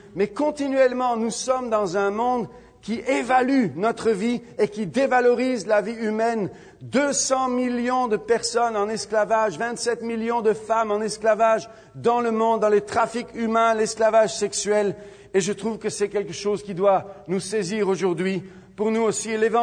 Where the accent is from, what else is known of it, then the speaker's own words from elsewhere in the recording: France; Moi, en tant que Français, j'ai toujours aimé la liberté.